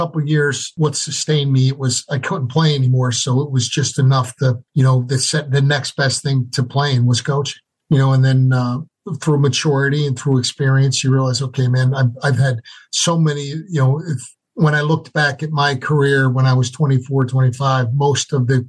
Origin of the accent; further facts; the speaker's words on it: Abington, Pennsylvania, United States; Temple was an easy job for me because I was from Abington, PA.